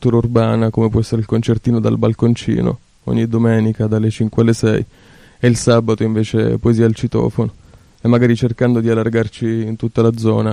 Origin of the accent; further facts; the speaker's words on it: Sicily, Italy; moved away; Io sono siciliano, sono fuggito via circa 7-8 anni fa per cercare altro.